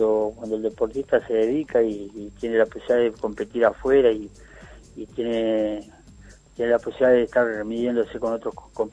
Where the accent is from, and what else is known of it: Uruguay